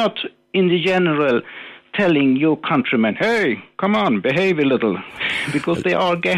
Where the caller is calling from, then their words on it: Malaga, Andalusia, Spain; First of all, calling from Malaga